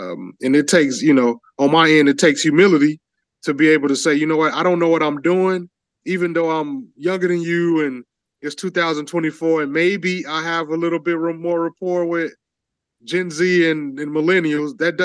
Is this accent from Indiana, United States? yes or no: yes; Gary, Indiana, United States; probably because we both from the Chicagoland area, I'm from Gary, you from Chicago.